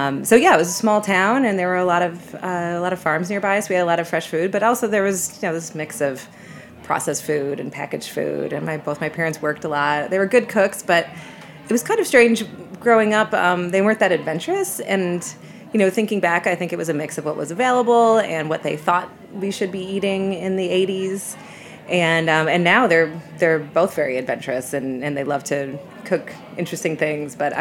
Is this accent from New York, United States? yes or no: yes; New York, United States; Sure. I'm from Western New York, a small town, and my mother was Italian, is an Italian-American